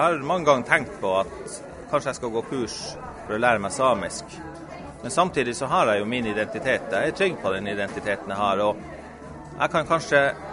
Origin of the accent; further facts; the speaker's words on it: Porsanger, Finnmark, Norway; also born or lived in Honningsvåg; jeg er født i Honningsvåg faktisk, og jeg har jo bodd mesteparten liv i Porsanger, men jeg har jo masse slektinger her i Honningsvåg